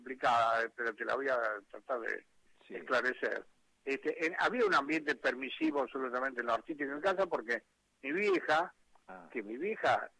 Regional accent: Córdoba, Argentina; born there; yo nací en Córdoba, nací en el barrio Cófico

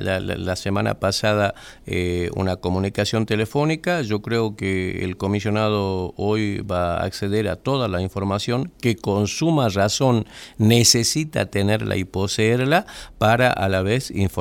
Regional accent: Tumbaya, Jujuy, Argentina; Porque en la localidad de mi pueblo, en Tumbaya

